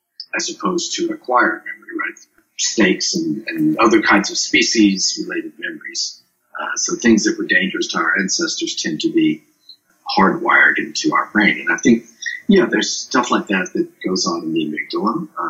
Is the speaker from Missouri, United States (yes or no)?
no; Louisiana, United States; or I'm from Louisiana, so we say crawfish.